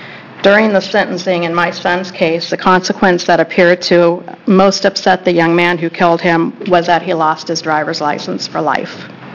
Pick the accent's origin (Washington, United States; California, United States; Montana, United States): Washington, United States; Vancouver; I'm from Vancouver, Washington.